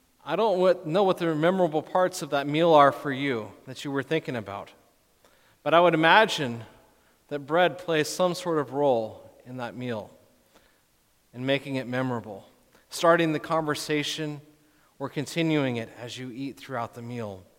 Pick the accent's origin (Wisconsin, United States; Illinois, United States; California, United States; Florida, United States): California, United States; Claremont; a place where I grew up in Claremont, California.